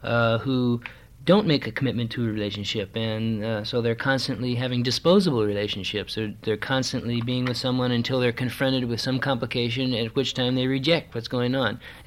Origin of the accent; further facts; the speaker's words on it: California, United States; now in Los Angeles, United States; I'm from Northern California, and it's very pretty up there, and I miss it quite a bit at times, but we all have to be in Los Angeles right now